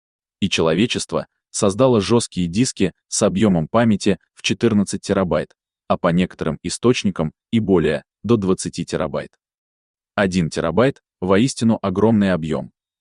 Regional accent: Novomoskovsk, Tula Oblast, Russia; находится она в моем родном городе Новомосковске. В городе химиков, строителей и шахтеров

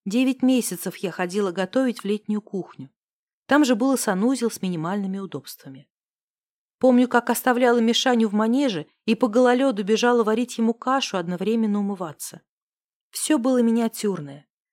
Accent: Donetsk Oblast, Ukraine; Я родом из Донецкой области, и мы часто ездили навестить моих родителей. До родительского дома было всего 4 часа пути.

